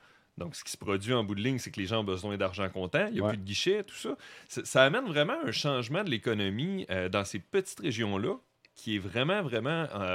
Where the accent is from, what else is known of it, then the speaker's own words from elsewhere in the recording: Joliette, Quebec, Canada; Je viens de Joliette, puis... à une vingtaine de minutes de chez nous